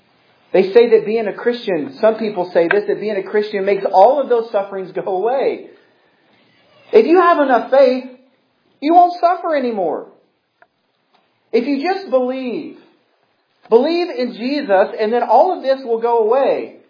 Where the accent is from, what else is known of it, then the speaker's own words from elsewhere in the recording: United States; because I'm American, I don't have as much experience overseas as other people.